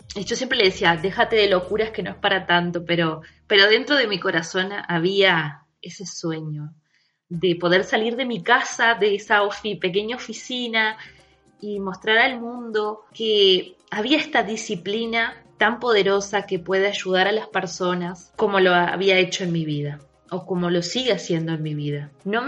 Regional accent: Uruguay; sobre todo en mi país. Ya para ese entonces yo era conocida en lo que hacía a través del internet, mundo online, pero aquí en Uruguay no.

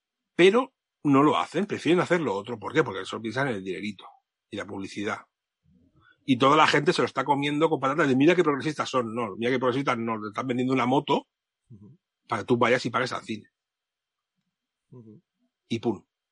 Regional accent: Spain; Como español, invadido por los griegos, por los romanos, por los visigodos y por toda esta chusma, es mi cultura

